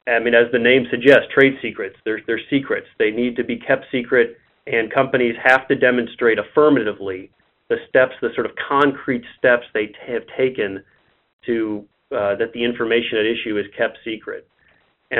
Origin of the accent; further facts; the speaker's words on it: Midwest, United States; accent: Midwestern; unfortunately, I'm originally from the Midwest. So you don't get to hear Matlock. You get to hear my Midwestern voice.